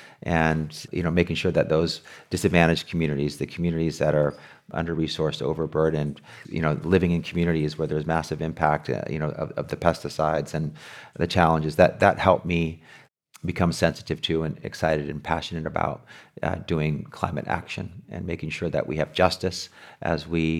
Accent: La Paz, California, United States; my parent, I grew up in La Paz in the headquarters of United Farm Workers of America.

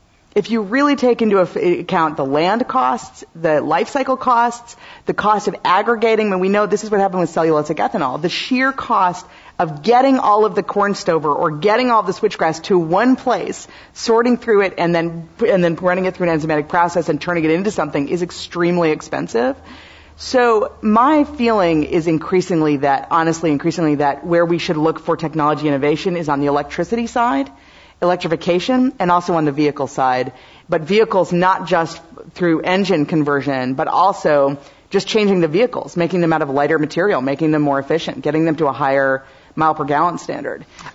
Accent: Wisconsin, United States; My home state, so I'm always happy to talk about Wisconsin.

